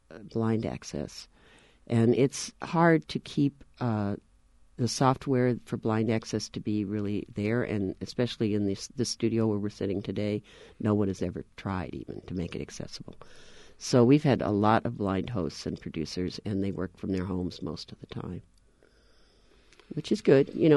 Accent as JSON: {"language": "English", "region": "Nebraska", "country": "United States", "tie": "born or raised there", "said": "I was raised in Nebraska as a family of 10 kids. I was the oldest girl."}